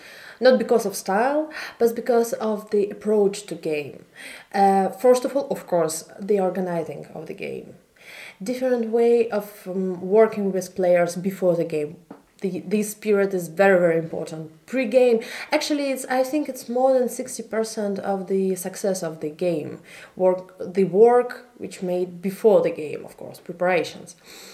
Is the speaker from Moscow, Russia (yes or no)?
no; Saint Petersburg, Russia; English is a second language; I'm a player from Russia, from St. Petersburg, exactly.